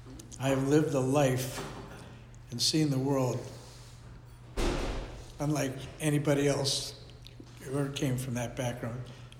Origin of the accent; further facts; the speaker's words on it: Ohio, United States; Well, I come from Ohio, a little steel town in Ohio, and people are very conservative.